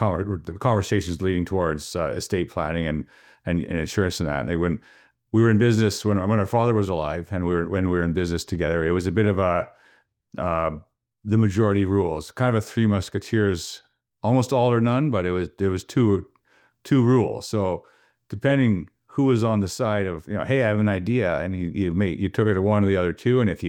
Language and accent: English; Canada; being a Canadian, it's great that they kind of drive towards the Canadian side of things